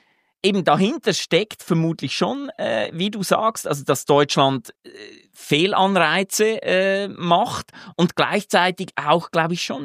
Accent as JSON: {"language": "German", "country": "Switzerland", "said": "Ich meine, ich bin Schweizer"}